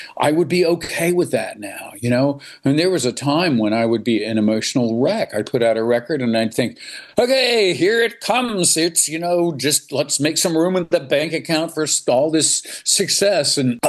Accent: Winston-Salem, North Carolina, United States; It's absolutely part of the pantheon for all of us growing up in Winston-Salem.

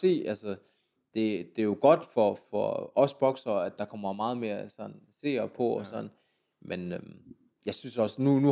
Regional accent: Jutland, Denmark; da jeg er fra Jylland oprindeligt

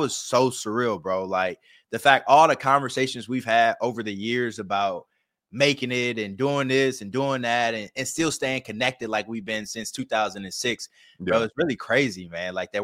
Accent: St. Louis, Missouri, United States; Like, you know, like growing up in St. Louis, Missouri, you kind of know everybody you're going to go to high school with.

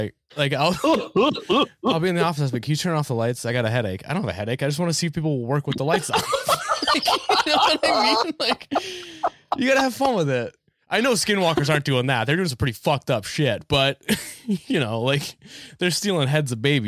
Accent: New Hampshire, United States; now in Philadelphia, United States; So I'm from New Hampshire. So they're all around. You know what I mean? I mean, I live in Philly now

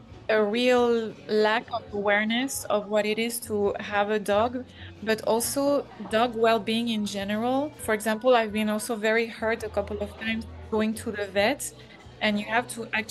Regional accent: Normandy, France; now in United States; I'm French. I've been living in the US for 6 years now, and I am originally from Normandy

